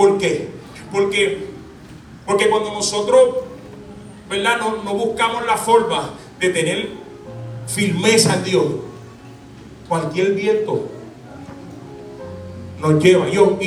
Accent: Bayamón, Puerto Rico; born there; Yo puedo decir que soy de Tobalta, de Bayamón. Yo nací en Bayamón.

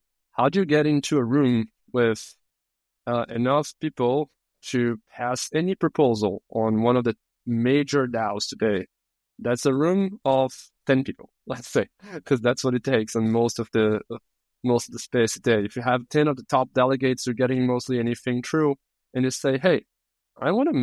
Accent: Brazil; I'm from Brazil.

